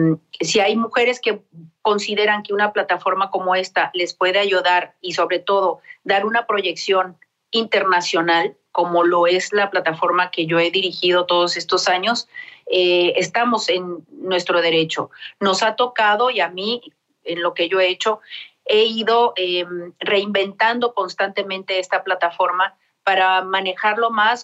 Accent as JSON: {"language": "Spanish", "region": "Baja California", "country": "Mexico", "said": "si algo debemos entender como mexicanos es que nuestro país, y en mi caso, Baja California"}